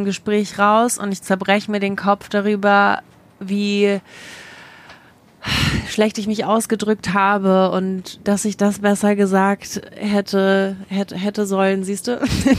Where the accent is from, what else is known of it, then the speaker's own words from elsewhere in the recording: Germany; born there; Ich bin in Deutschland geboren.